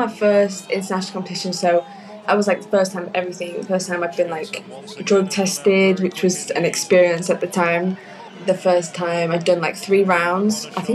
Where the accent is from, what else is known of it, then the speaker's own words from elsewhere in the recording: United Kingdom; because we'd already had the World Champs and the Commonwealth Games being British.